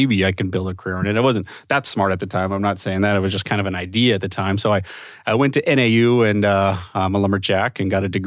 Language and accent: English; Lake Havasu City, Arizona, United States; So I was actually born and raised in Lake Havasu City. And yes, it's true, that's a fun place to grow up.